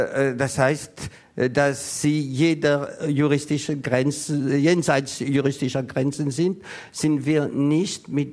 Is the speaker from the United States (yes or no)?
no; France; German is a second language; ich komme aus Frankreich.